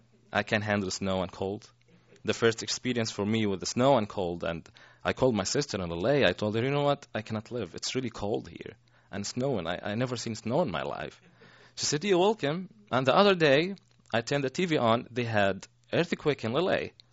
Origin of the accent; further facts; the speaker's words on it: Qatar; now in Kentucky, United States; Born and raised in Qatar. I never been in Palestine, but I love Qatar. I'm from Qatar.